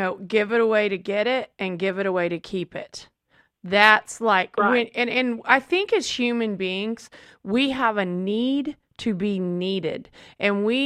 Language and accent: English; Southern United States, United States; And I first can simply say, well, this is what I was taught. My training was in the truth of the Word of God, and my training being a child of the Bible Belt